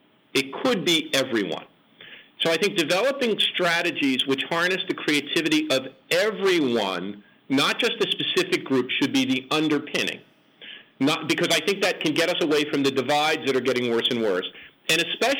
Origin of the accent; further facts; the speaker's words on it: United States; I understand where that comes from, especially as an American